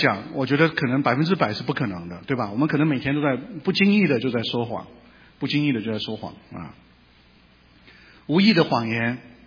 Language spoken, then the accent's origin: Chinese; China